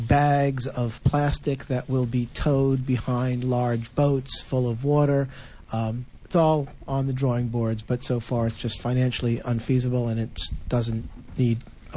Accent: Palo Alto, California, United States; Well, I'm from Palo Alto, which is not Berkeley, as some of you probably know.

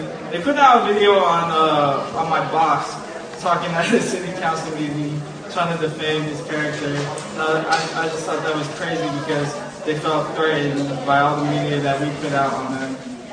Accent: San Francisco, California, United States; now in Berkeley, United States; I work in the South Bay. I actually live in the East Bay. Okay. I live in Berkeley. But I was raised in Bayview.

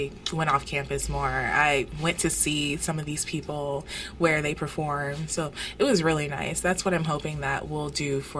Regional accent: Florida, United States; for me, I'm from South Florida, so it's a pretty diverse area.

